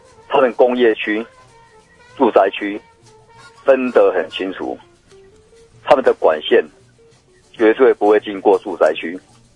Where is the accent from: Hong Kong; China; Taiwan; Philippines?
Taiwan; Kaohsiung; 基本上我在高雄土生土长48年了